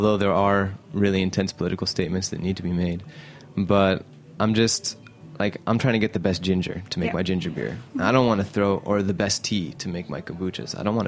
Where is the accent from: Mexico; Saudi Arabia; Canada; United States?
Saudi Arabia; because I grew up in Saudi Arabia, and I'm half Egyptian